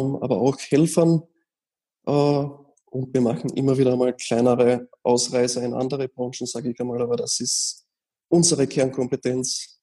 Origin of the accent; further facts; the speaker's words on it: Austria; Nein, also eine maximale Überlassungsdauer gibt es bei uns in Österreich nicht.